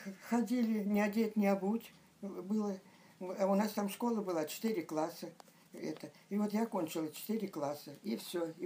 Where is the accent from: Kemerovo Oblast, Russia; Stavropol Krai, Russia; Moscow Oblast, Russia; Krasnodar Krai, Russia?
Kemerovo Oblast, Russia; Novokuznetsk; В 1937 году мы приехали в Новокузнецк. И так я вот до сих пор в Новокузнецке живу.